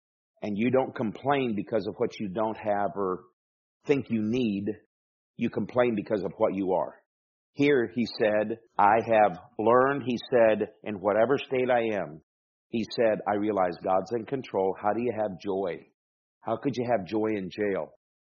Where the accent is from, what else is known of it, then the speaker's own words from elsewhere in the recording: Michigan, United States; Now, I wasn't raised with air conditioning. I was raised in Michigan, which isn't a what you would call a hot state.